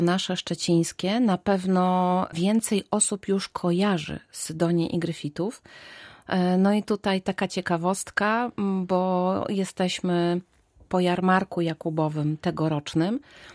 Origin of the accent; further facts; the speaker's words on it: Dobra, West Pomeranian Voivodeship, Poland; moja rodzinna miejscowość to Dobra, ta koło Nowogardu, położona kilkanaście kilometrów zaledwie od Strzmieli.